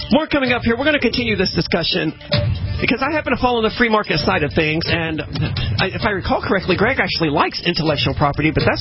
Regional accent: Mississippi, United States; I'm from Mississippi where mosquitoes are really bad

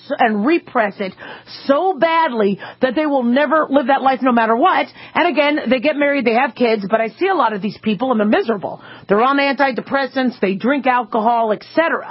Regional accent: Los Angeles, California, United States; I was born in California. I'm from L.A. Originally, and I love that state.

